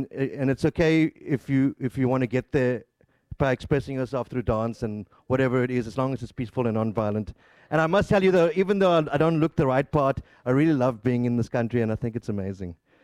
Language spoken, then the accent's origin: English; South Africa; Like, we're all South African here, and then, like, we look different and stuff.